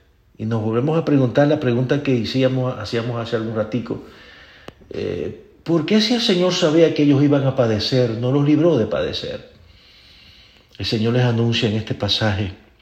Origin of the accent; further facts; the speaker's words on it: Cuba; es el segundo dirigente que tiene que ver con la energía eléctrica en mi país, en Cuba.